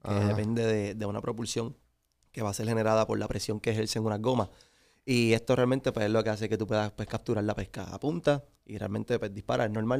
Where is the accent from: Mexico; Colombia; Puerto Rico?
Puerto Rico; Cidra; Yo soy de Sidra, Puerto Rico. De acá, de pegadito a las montañas.